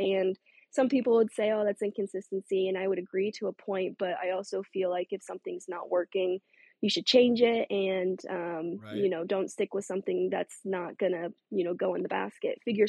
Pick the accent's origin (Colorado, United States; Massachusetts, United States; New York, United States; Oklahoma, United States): Colorado, United States; So growing up in Colorado and throwing like that really shaped my backhand.